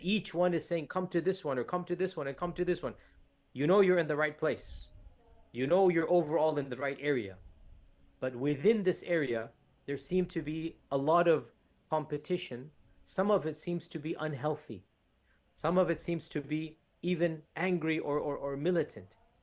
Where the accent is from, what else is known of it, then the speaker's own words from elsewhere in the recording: Texas, United States; I am from Texas, but unfortunately, I don't speak Spanish, which is not something typical. Most people in Texas do speak Spanish, but unfortunately, I do not speak Spanish.